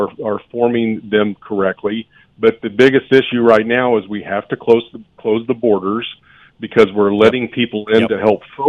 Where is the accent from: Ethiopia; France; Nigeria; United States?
United States; I am drawn to that, but I am an American first.